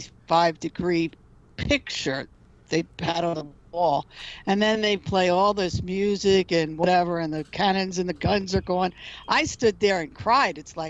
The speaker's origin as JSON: {"language": "English", "country": "United Kingdom", "said": "I'm Brit."}